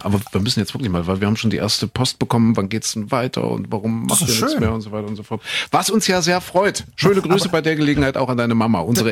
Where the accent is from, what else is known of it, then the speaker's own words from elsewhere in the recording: Köthen, Saxony-Anhalt, Germany; In Köthen in Sachsen-Anhalt, da bin ich geboren.